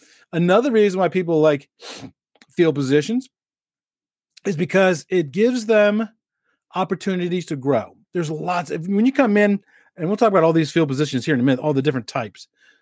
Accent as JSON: {"language": "English", "region": "Maryland", "country": "United States", "said": "Baltimore's on my mind because I'm originally from Maryland"}